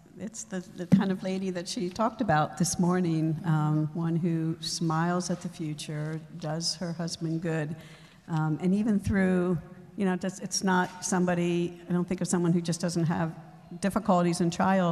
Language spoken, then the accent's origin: English; Pennsylvania, United States; now in Texas, United States; And this sounds weird, but I'm from Texas. So